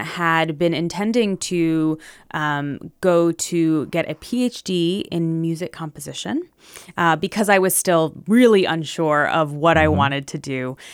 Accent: Holmdel, New Jersey, United States; I grew up in Homedale, New Jersey. So that's kind of the center of the state towards the shore, home of the PNC Bank Art Center.

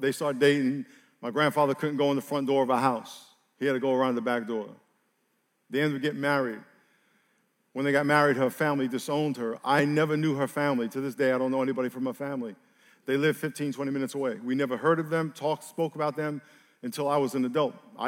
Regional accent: New York, United States; A little background. I grew up in New York.

